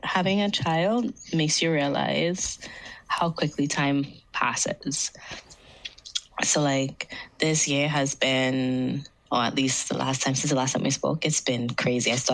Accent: Trinidad & Tobago; I come from Trinidad and Tobago, so we're predominantly Black country. So I have grown up seeing Black love

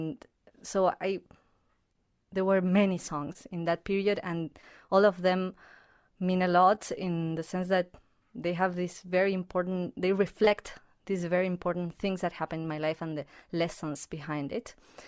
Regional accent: Argentina; English is a second language; now in Winnipeg, Canada; I am from Argentina. I moved to Canada, to Winnipeg in 2016.

